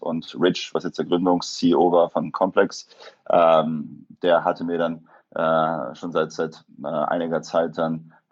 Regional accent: East Germany, Germany; moved away as an adult; also born or lived in Hamburg; now in United States; Ich komme ursprünglich aus Ostdeutschland.

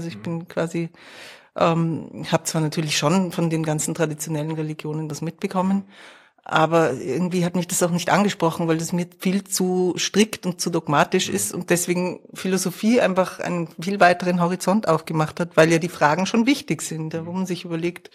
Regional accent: Munich, Bavaria, Germany; moved away as an adult; also born or lived in Vienna; aus München, genau. Ja. Ich bin dort in die Schule gegangen, bin dann nach dem Abitur nach Wien. Ich habe auch in Wien Familie.

